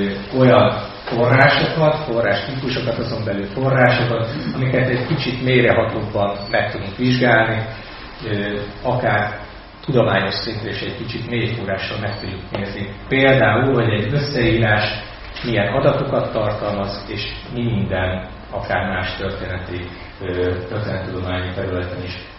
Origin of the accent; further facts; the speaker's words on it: Veszprém, Veszprém County, Hungary; Veszprémi születésű vagyok, pedagógus családban születtem, Veszprémben 1980-ban